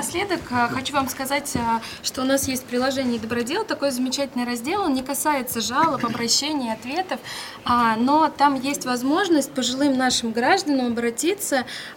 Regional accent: Balashikha, Moscow Oblast, Russia; я из Балашихи.

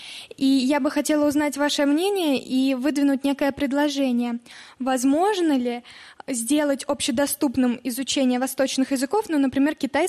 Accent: Smolensk, Smolensk Oblast, Russia; я из Смоленска. Учусь в 8-й школе с углубленным изучением иностранных языков.

